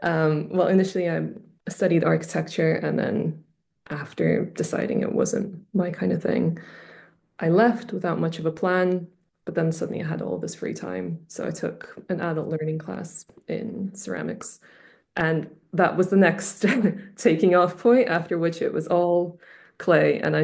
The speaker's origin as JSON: {"language": "English", "country": "Canada", "tie": "born or raised there", "also_born_or_lived": "Russia", "said": "So I was born in Russia and my parents and I moved to Canada when I was six."}